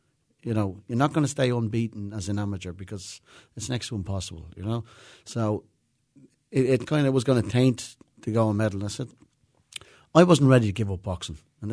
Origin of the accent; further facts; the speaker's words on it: Ireland; So the bottom line was, we're Irish and we like to party as well, as you know.